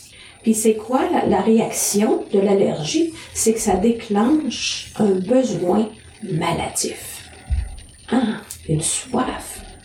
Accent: Jonquière, Quebec, Canada; Je viens de Jonquière.

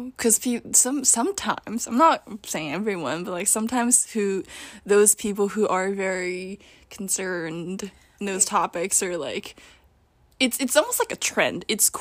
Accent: Japan; I feel like me growing up in Japan as a Japanese person without any influences of like foreign culture

